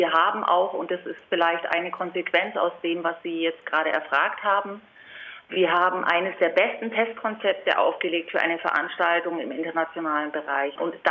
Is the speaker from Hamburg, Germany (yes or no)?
no; Bavaria, Germany; wir sind als Allgäuer gerne draußen an der frischen Luft